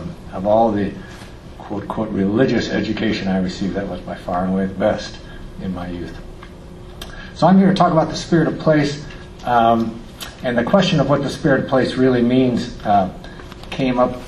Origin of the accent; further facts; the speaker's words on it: Pennsylvania, United States; I was raised in Pennsylvania, and when I was in 7th grade, my parents took me to a Unitarian church on the other side of town, a whole hour drive away, and that was my first exposure to the UU church.